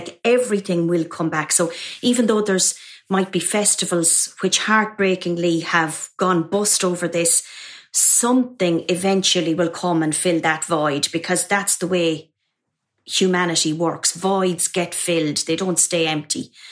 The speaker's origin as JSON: {"language": "English", "town": "Mullingar", "region": "Westmeath", "country": "Ireland", "tie": "born or raised there", "said": "I went to a nun school and it was in a convent in my hometown of Mullingar in Ireland."}